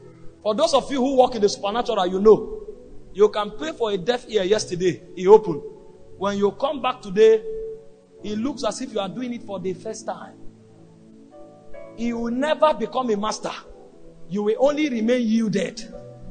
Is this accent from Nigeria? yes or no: yes; Nigeria; English is a second language; But I came from Nigeria and I was a clergy.